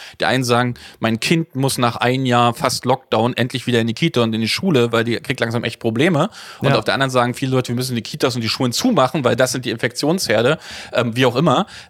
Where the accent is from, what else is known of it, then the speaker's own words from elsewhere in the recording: Frankfurt, Brandenburg, Germany; born there; Also, natürlich, ich bin geboren in Frankfurt-Oder.